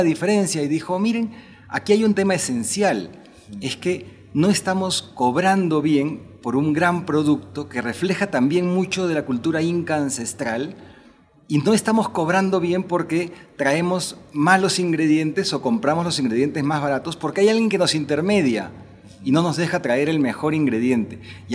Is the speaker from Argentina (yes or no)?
no; Peru; Yo soy peruano y muy orgulloso de mis raíces peruanas, tanto como de las mexicanas.